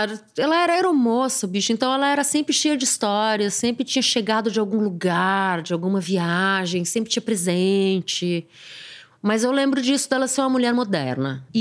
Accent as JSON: {"language": "Portuguese", "region": "São Paulo", "country": "Brazil", "tie": "born there", "said": "Eu nasci de parto Leboyer na Clínica Tobias, em São Paulo."}